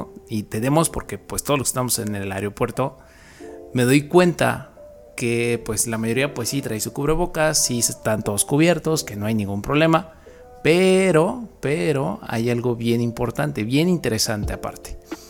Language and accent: Spanish; Mexico City, Mexico; todos los que vivimos aquí y somos chilangos, somos de la Ciudad de México